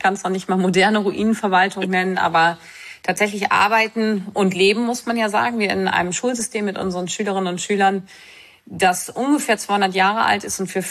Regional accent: Lower Saxony, Germany; wie man bei uns in Niedersachsen so sagt.

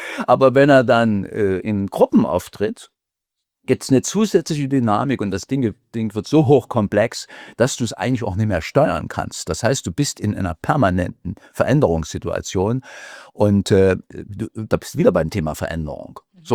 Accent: Görlitz, Saxony, Germany; Ich bin also, wie gesagt, aufgewachsen, geboren in Sachsen, aufgewachsen in der Lausitz, in Görlitz, dann auch zur Schule gegangen.

